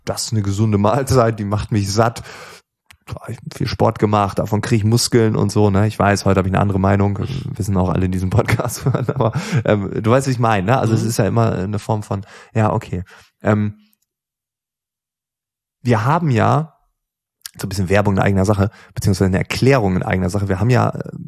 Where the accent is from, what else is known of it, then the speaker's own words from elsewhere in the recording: Lower Saxony, Germany; Also aus dem Elternhaus, da wo ich aufgewachsen bin, Ostfriesland, Freunde, Nachbarschaft. Es gibt auch in Ostfriesland gefühlt keine Reichen, so, ne?